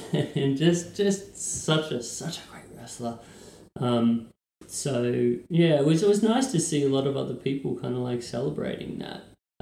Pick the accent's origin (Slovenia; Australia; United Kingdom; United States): Australia; As an Australian gringo who draws Lucha Libre for a living, it'll be very, very cool for me to finally be there.